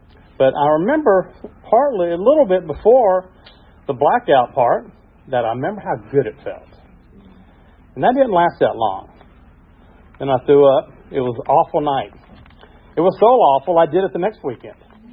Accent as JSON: {"language": "English", "town": "Dunwoody", "region": "Georgia", "country": "United States", "tie": "born or raised there", "said": "got transferred here to Atlanta. And in the early mid-70s, and grew up in Dunwoody. And back then, growing up in Dunwoody in the 70s was a pretty cool place to grow up."}